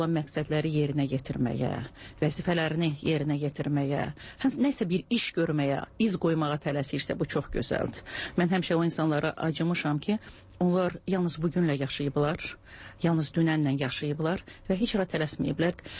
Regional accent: Kalbajar, Kalbajar District, Azerbaijan; born there; also born or lived in Shusha; Şuşa mənim uşaqlığımdır, Şuşa mənim gəncliyimdir. Özüm səhətəm hərbiçi olduğuna görə, Kəlbəcərdə işlədiyinə görə mən Kəlbəcərdə doğulmuşam.

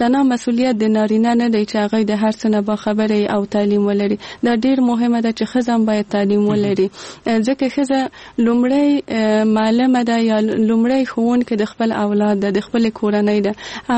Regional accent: Kabul, Afghanistan; زه په کابل کې زغیدلې یم او دلته مجوون کړی.

